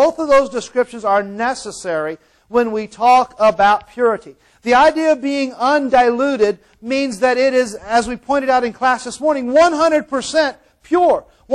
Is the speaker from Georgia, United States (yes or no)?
no; Mayo, Florida, United States; moved away as an adult; now in California, United States; I was born and raised in Florida. And a matter of fact, before I moved to California, which was about 19 years ago, I lived in a small town called Mayo, Florida.